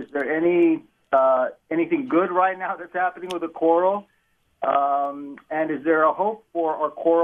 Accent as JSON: {"language": "English", "country": "Guam", "said": "Yes, I'm from Guam. I'm Chamorro, Guam and Marianas Islands, and I was just there last year."}